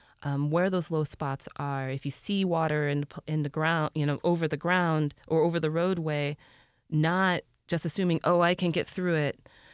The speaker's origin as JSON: {"language": "English", "region": "Texas", "country": "United States", "tie": "born or raised there", "said": "I grew up in Texas, where I very much learned you do not camp, for example, in an old stream bed"}